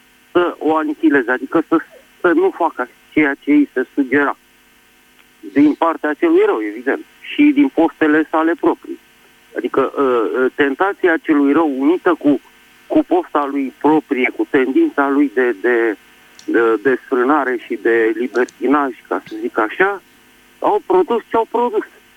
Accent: Bucharest, Romania; din București

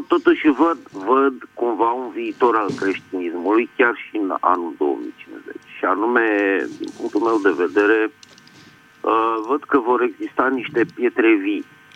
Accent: Bucharest, Romania; din București.

